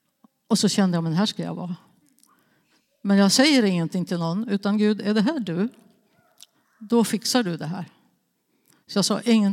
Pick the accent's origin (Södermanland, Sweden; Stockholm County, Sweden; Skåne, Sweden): Södermanland, Sweden; Nyköping; Jag kommer från Nyköping.